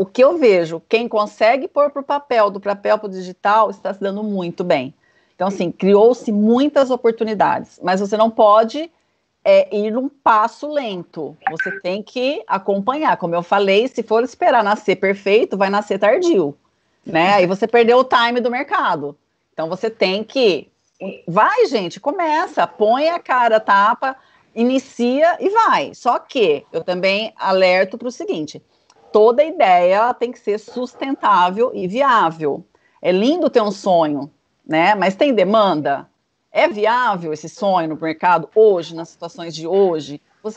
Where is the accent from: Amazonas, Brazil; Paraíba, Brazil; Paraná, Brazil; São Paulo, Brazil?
São Paulo, Brazil; Valinhos; eu sou de Valinhos, né?